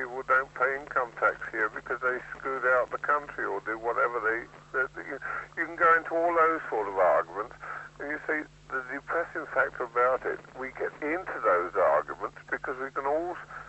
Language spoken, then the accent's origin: English; England, United Kingdom; I feel degraded as an Englishman at times.